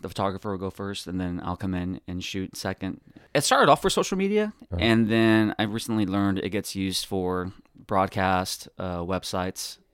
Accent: Elgin, Texas, United States; I'm actually from a small town outside of Austin, Elgin, Texas. Population is like 8,500.

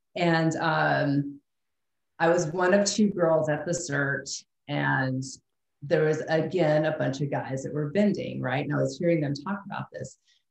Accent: Montana, United States; I'm from Montana originally.

